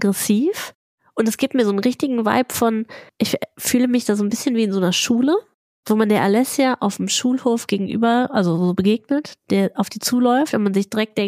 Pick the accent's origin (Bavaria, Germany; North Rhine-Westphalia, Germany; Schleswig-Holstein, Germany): North Rhine-Westphalia, Germany; Ich bin aus dem Ruhrpott.